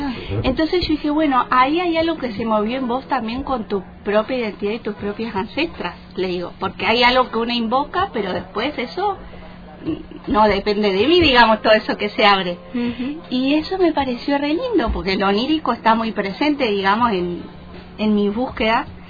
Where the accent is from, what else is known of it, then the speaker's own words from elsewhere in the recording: General Roca, Río Negro, Argentina; crecí, me crié acá, que es algo que dice el texto de la obra, y es realmente así, o sea, yo soy nacida y criada acá en Fisque Menuco